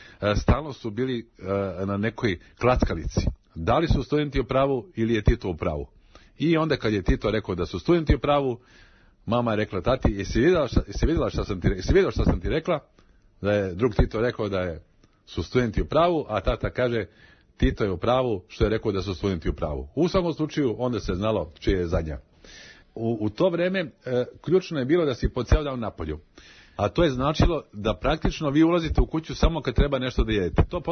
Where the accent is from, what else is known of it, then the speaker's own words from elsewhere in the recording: Belgrade, Serbia; Detinjstvo u Beogradu, kada sam ja odrastao, a to je početak 60. godina, je bilo jako lepo.